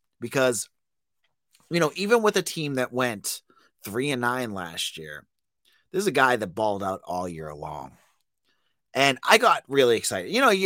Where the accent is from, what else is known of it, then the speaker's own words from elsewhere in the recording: Massachusetts, United States; Folks, as a New England Patriots fan, if you listen to my voice, you know I'm from Massachusetts. I'm Massachusetts dying through and through.